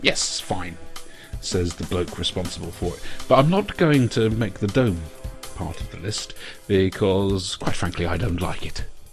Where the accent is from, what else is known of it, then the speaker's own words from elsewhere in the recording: Jersey; now in United Kingdom; I come from Jersey. I don't live there nowadays. I've been in England, gosh, 18 years now.